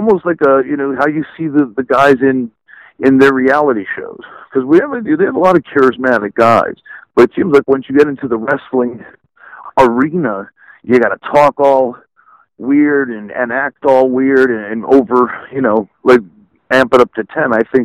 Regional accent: New Jersey, United States; you'd go down the Jersey Shore, where I'm from the Northeast.

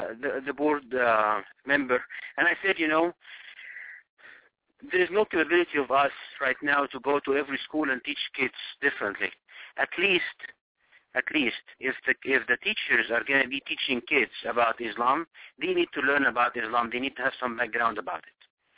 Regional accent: Egypt; I'm from Egypt. I can get the, you know, whatever.

